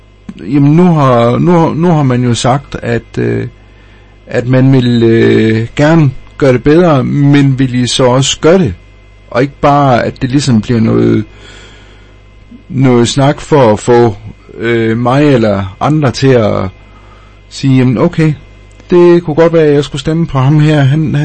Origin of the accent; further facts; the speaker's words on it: Løkken, North Denmark Region, Denmark; for mig, der er Løkken min barndomsby.